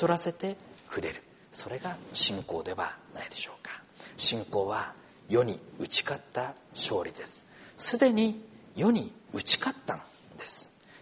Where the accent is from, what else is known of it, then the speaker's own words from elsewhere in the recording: Akita, Japan; now in Fukushima, Japan; 私は秋田生まれ秋田育ちですからちょっと雪道の運転には自信があるあったんですね。でも福島に来てかれこれ10年が経ちました。